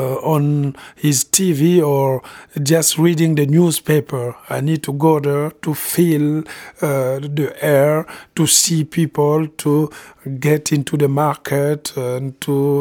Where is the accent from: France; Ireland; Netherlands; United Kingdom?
France; also born or lived in Africa; now in Los Angeles, United States; It's good because I was born in Africa, I grew up in France, and I'm living in Los Angeles where I'm teaching French.